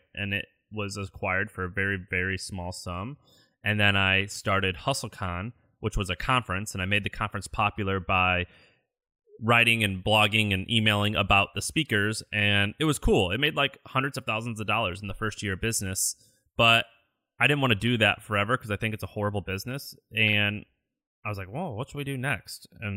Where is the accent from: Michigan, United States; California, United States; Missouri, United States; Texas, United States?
Missouri, United States; also born or lived in Tennessee; So I'm from Missouri, where I was raised, moved into Tennessee.